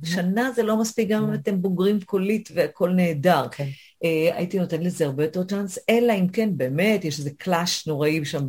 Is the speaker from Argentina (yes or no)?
no; England, United Kingdom; now in Israel; המון עברו אליי, אני זוכרת בתקופה, הייתי להיט, כי באתי מאנגליה ומשכתי אנשים